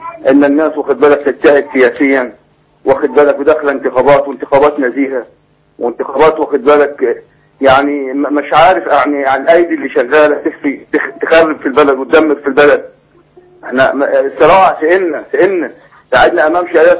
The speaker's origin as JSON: {"language": "Arabic", "region": "Upper Egypt", "country": "Egypt", "said": "عندنا في الصعيد"}